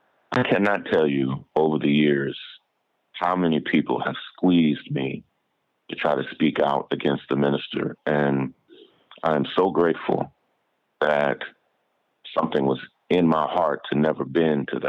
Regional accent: Kentucky, United States; And I remember I grew up in Central Kentucky.

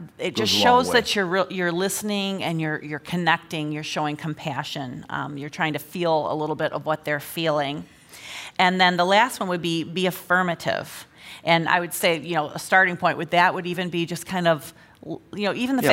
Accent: Cleveland, Ohio, United States; all I had to say is, we're originally from Cleveland.

